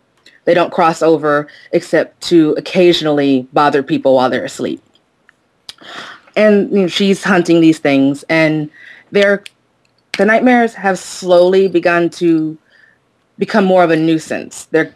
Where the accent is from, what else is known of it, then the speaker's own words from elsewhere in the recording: Kansas, United States; Well, I'm from Kansas, so I've heard just about every Wizard of Oz joke there is known to man.